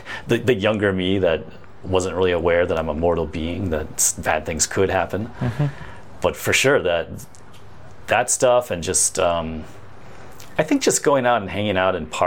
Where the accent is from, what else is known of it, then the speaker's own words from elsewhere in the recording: Midwest, United States; which may be a reality for a small handful of people in the country, but not for me, growing up in the Midwest.